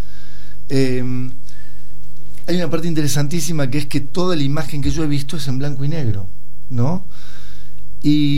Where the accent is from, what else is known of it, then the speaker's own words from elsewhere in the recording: Villa Carlos Paz, Córdoba, Argentina; Yo resido en Villa Carlos Paz, he nacido allí, soy cordobés, vengo de las sierras